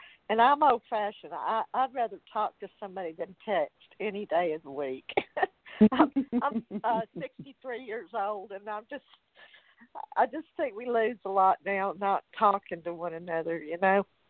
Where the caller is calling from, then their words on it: Louisiana, United States; Thank you. I'm calling from Louisiana.